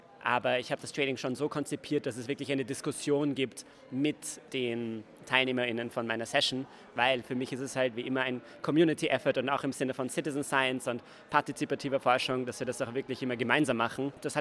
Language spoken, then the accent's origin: German; Vienna, Austria; ich bin ja eigentlich Wiener